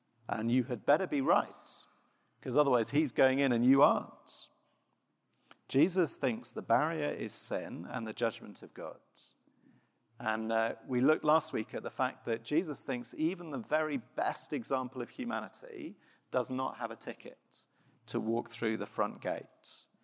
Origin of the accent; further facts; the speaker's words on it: South West England, United Kingdom; I grew up in Glastonbury festival country, and I should say I was never involved